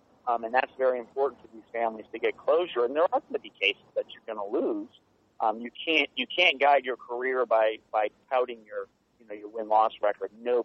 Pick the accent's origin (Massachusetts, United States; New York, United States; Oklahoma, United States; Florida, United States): New York, United States; I grew up in New York and followed the Gotti, both his rise and fall.